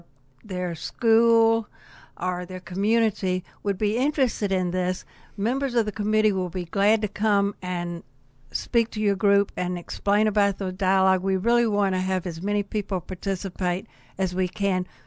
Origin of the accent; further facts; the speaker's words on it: Mississippi, United States; Well, I grew up in Mississippi in the 50s.